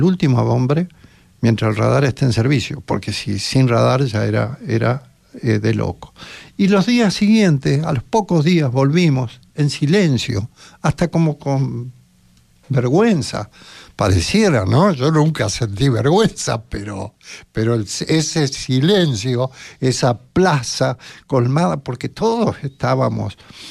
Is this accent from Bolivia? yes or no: no; Argentina; Son de la formación que hemos tenido durante años como argentinos.